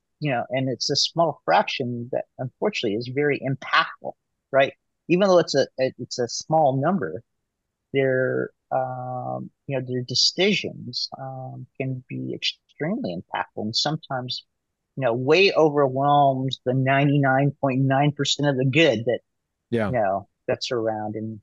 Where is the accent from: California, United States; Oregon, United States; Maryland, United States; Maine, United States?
Oregon, United States; And so I grew up around, a blue collar, Southern Central Oregon, area, and that's, that's where, that's what I resona